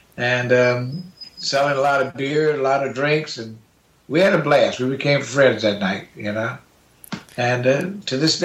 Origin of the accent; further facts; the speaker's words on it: Virginia, United States; Clarence is originally from my hometown, he's from Virginia.